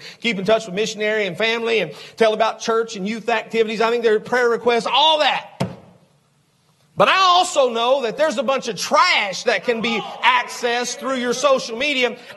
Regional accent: Louisville, Kentucky, United States; also born or lived in Harlan County, Kentucky; I never thought growing up in Louisville and then bouncing down to Harlan, Harlan County, Kentucky. Most people don't even know where it's at.

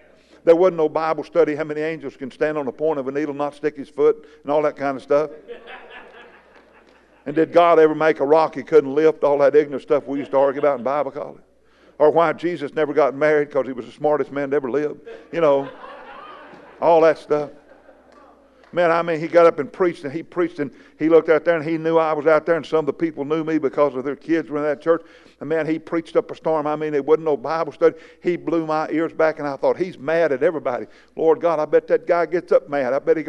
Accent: Fort Worth, Texas, United States; Now, I lived plumb across town from where I grew up in Fort Worth.

